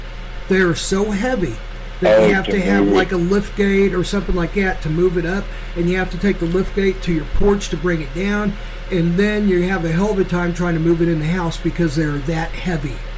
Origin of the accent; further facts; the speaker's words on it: Kansas City, Missouri, United States; I grew up in Northeast Kansas City before my dad decided that it was getting too stupid there and moved us out south.